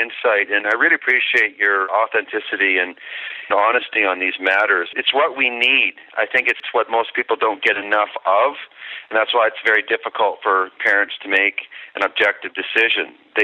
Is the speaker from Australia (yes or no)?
no; Canada; also born or lived in United States; You know, I'm a Canadian. I've lived some of my life in the States and certainly traveled abroad.